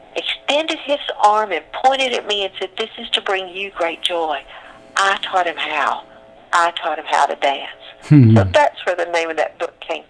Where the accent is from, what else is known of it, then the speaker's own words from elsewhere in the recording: Texas, United States; I'm native Texan, so there you go.